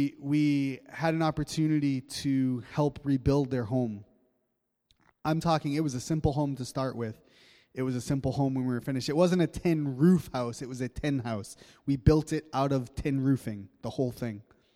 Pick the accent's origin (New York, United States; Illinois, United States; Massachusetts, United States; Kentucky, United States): Massachusetts, United States; Malden; a homeless woman that lived down in the city square from where I grew up in Malden, Massachusetts.